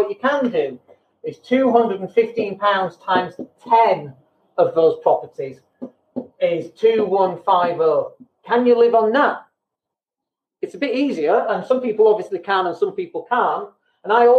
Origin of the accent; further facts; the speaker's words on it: Leeds, Yorkshire and the Humber, United Kingdom; now in Spain; I actually live in Spain now, but I'm from Leeds originally. I'm recording this live from Spain.